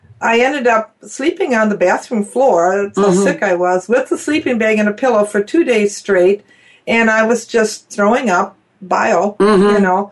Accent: Wisconsin, United States; now in McGregor, United States; I'm originally from Wisconsin.

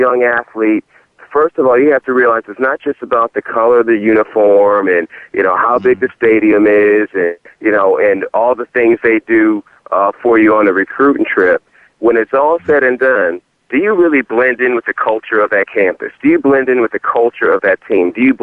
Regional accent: Miami, Florida, United States; born there; And I was born in Miami, so I was a huge Miami Hurricane fan.

